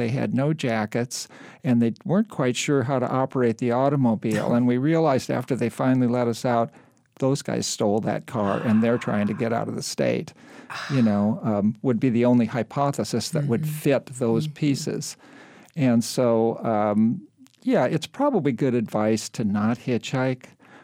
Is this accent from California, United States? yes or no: yes; California, United States; I grew up in the East San Gabriel Valley, learned to speak Spanish, went to school in a real integrated settings